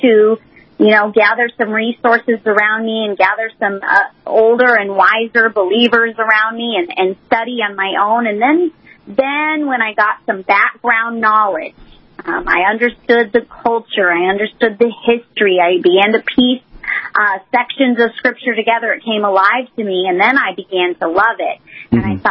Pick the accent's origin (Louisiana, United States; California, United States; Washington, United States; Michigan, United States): California, United States; Los Angeles; I grew up in Los Angeles, okay? I'm a city girl. I'm a beach girl.